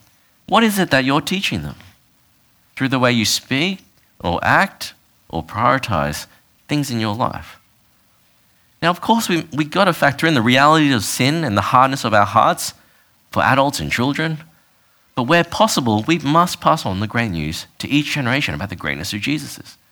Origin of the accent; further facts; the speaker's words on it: Australia; growing up in Australia, you know, because I've got a Chinese and Taiwanese background. I grew up in Australia, and while I'm proud of my ethnicity and I've adopted some of the cultural values, I live and speak like an Australian, don't I?